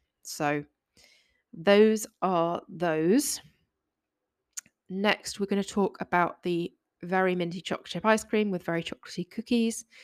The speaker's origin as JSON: {"language": "English", "country": "United Kingdom", "said": "as I would say, being British and all."}